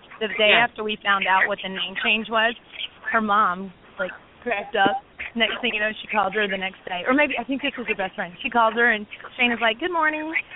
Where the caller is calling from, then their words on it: Dublin, North Carolina, United States; Calling from Dublin. Dublin, North Carolina.